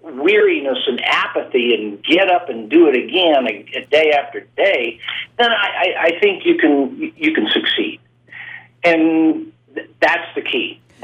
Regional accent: West Virginia, United States; Well, my academics are from the University of New Mexico and Glendale State College, where I grew up in West Virginia

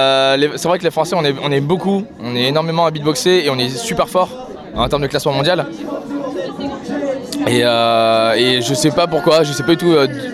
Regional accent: La Roche-sur-Yon, Pays de la Loire, France; je suis de Vendée, La Roche-sur-Yon.

